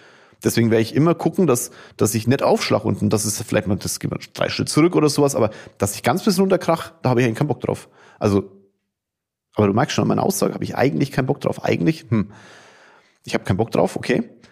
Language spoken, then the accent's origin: German; Kulmbach, Bavaria, Germany; wir kommen ja beide aus Kulmbach, Tom, mein bester Freund und Vorstandskollege